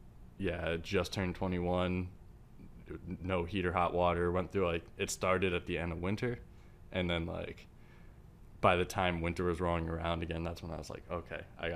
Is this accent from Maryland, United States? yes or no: no; New Jersey, United States; I grew up in New Jersey my whole life, and shit just got really hard out there.